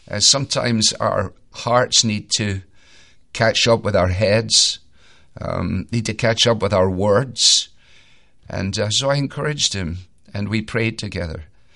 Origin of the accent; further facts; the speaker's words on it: Scotland, United Kingdom; I say that as a Scot.